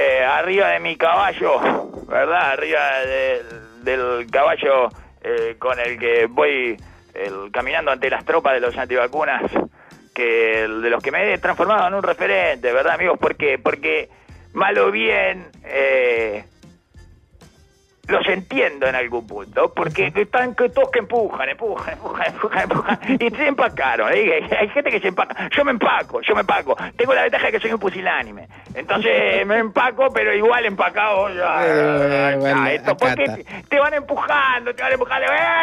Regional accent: Uruguay; los uruguayos nos volcamos a torcer por Flamengo

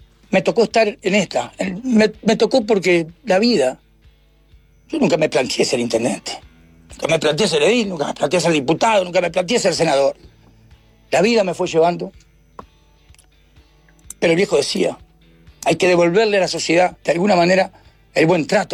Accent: Uruguay; yo soy un canario que no entiendo nada

